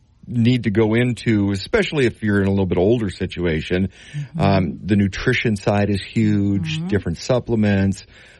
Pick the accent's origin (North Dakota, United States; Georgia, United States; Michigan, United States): North Dakota, United States; Grand Forks; You know, it's funny because I remember growing up in Grand Forks, and it was like, okay, everybody wanted out.